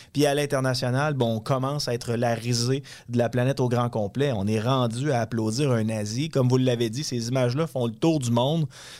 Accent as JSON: {"language": "French", "region": "Quebec", "country": "Canada", "said": "très fier d'être Québécois."}